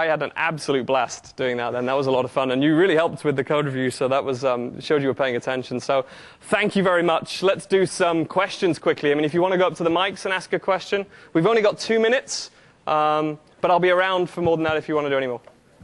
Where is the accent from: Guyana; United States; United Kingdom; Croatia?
United Kingdom; England; I'm English, so I don't know what I'm doing here.